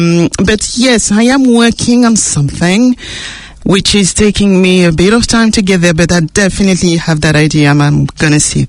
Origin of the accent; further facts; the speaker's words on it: Martinique, France; English is a second language; moved away as an adult; also born or lived in London; now in New Zealand; Look, I'm from Martinique, the French-speaking Caribbean, and I moved here in Aotearoa in 2017